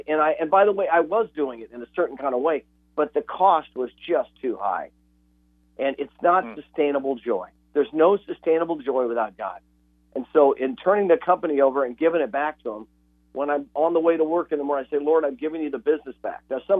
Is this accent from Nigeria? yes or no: no; Burbank, California, United States; I'm a schmagoodle from Burbank.